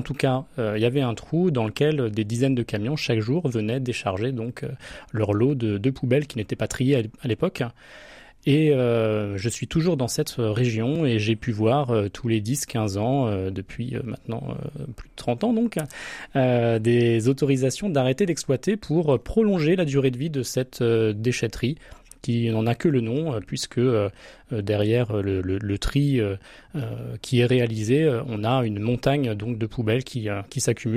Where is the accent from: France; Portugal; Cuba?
France; Hauts-de-France; effectivement, j'ai 43 ans, je suis originaire de l'Oise, du sud des Hauts-de-France. J'ai 43 ans